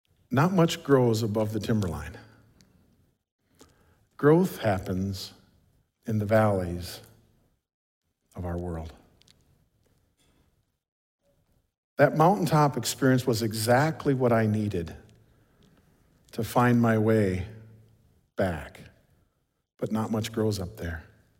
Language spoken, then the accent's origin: English; Iroquois, South Dakota, United States; I'm a flatlander from Iroquois, South Dakota, where it's so flat you can watch your dog run away for 2 weeks.